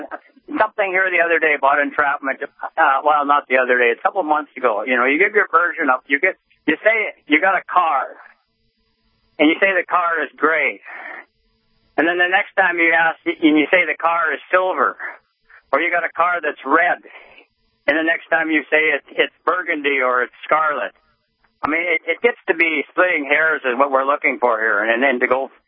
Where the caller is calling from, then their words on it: Tolna, North Dakota, United States; Yep, Tolno.